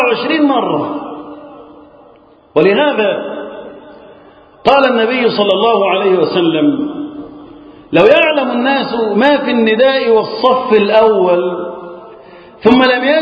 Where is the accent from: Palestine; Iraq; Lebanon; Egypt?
Egypt; اللهم احفظ بلدنا مصر وسائر بلاد المسلمين من الفتن.